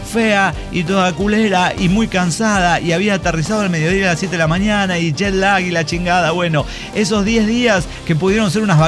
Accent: Cancún, Quintana Roo, Mexico; soy de Cancún, Quintana Roo

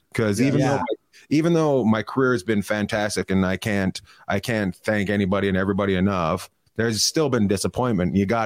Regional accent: Canada; also born or lived in New York / Los Angeles; somebody finds out I'm from Canada.

